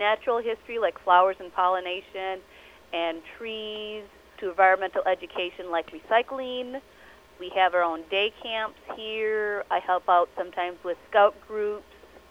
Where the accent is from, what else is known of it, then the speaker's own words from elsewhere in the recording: Wisconsin, United States; now in Southeast Iowa, United States; No, I'm from Northeast Wisconsin. It's been a big difference down here, and we don't have prairies up there